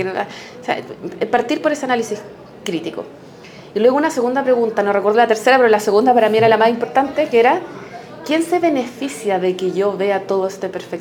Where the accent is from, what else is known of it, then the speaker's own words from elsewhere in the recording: La Serena, Coquimbo, Chile; yo me acuerdo, yo soy de La Serena